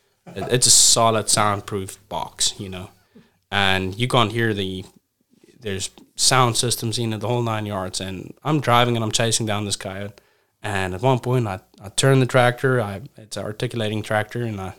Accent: South Africa; But yeah, I grew up outdoors. I'm originally from South Africa, like, you know.

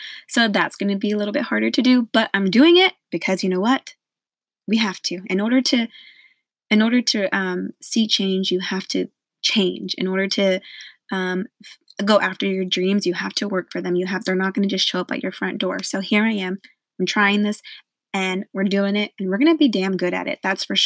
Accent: Austin, Texas, United States; I am 28 years old. I am born and raised in Austin, Texas, hook 'em horns.

